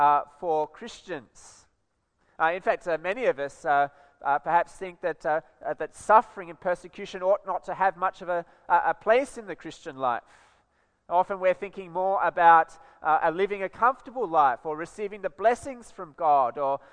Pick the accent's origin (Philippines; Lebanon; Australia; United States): Australia; I'm an Australian, right?